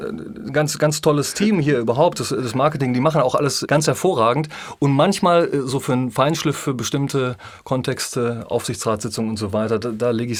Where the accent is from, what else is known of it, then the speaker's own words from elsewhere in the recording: North Rhine-Westphalia, Germany; ich bin ja Ostwestfale, ne? Dreiländereck Hessen, NRW, in Niedersachsen